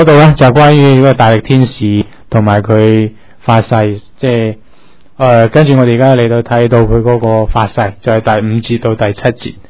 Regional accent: China

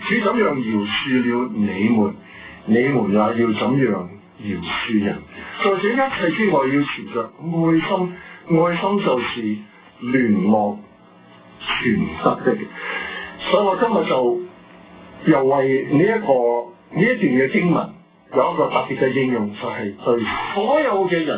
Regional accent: China; 有時我哋中國人咧唔明白嘲笑嗰種嘅殺傷力。

